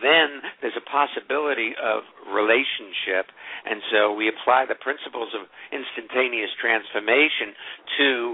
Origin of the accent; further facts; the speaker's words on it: New York, United States; born there; I was born in New York.